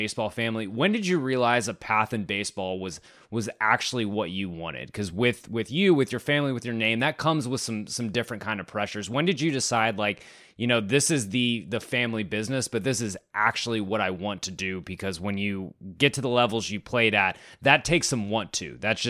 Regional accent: Richmond, Virginia, United States; I grew up in Richmond, Virginia

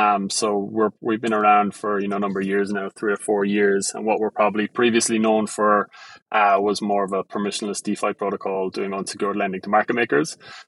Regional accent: Ireland; accent: Irish; now in United States; Obviously, you can hear my Irish accent. It's very thick, so I'll slow down as we speak.

